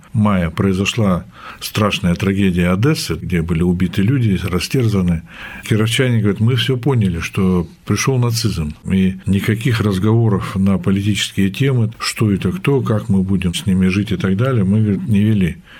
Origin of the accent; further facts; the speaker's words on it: Russia; Я вырос на Ангаре, и самый мой любимый запах – это вот вы прямо вот угадали.